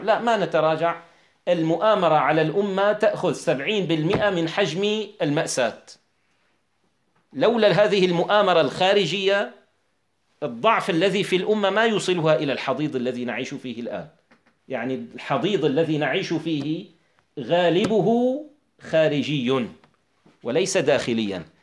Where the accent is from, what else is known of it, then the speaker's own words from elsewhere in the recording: Syria; مثلا نحن كشعب سوري نرى في مجتمعنا كثيرا من الأشياء الفاسدة المتوارثة